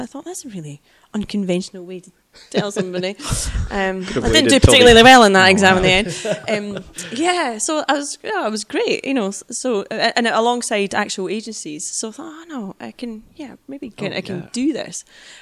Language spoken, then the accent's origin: English; Scotland, United Kingdom; And that's where I grew up partially in Fife.